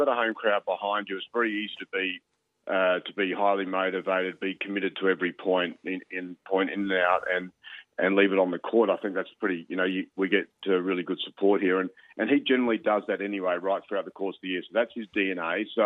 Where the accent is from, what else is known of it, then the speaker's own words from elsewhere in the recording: Adelaide, South Australia, Australia; this is a great environment here in Adelaide. It's my hometown, but it's a new tournament which kicked off yesterday